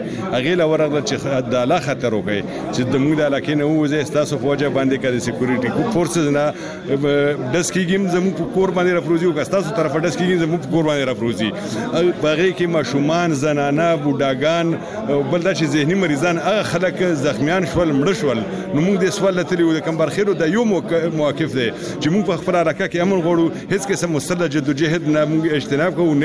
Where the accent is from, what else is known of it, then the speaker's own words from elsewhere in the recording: Bara, Khyber Pakhtunkhwa, Pakistan; ز د باړې يم باړې کې بر کمبرخیل يم. کمبرخیل سره مې تعلق دی او مالته اوسېږم.